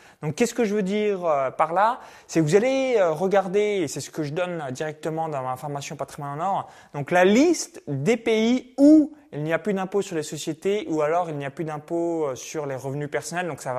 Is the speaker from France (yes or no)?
yes; France; now in Tallinn, Estonia; depuis avril 2018, je suis expatrié à Tallinn en Estonie. Donc ça fait déjà un petit moment que je suis parti de France